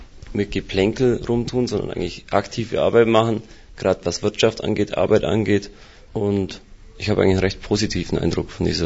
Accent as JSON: {"language": "German", "region": "Bavaria", "country": "Germany", "said": "Ich komme eben aus dem Augsburger Umland"}